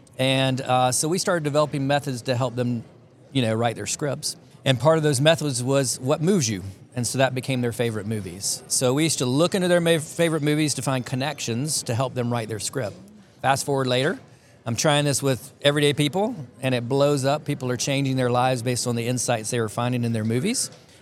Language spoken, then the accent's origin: English; Atlanta, Georgia, United States; so I grew up here in Atlanta.